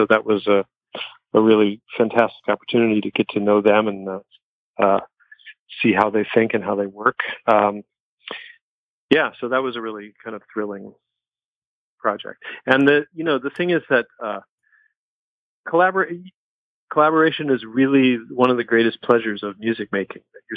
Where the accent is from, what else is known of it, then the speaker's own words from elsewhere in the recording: Chicago, Illinois, United States; I'm from Chicago. I was classically raised, but grew up in the great era of FM radio in Chicago.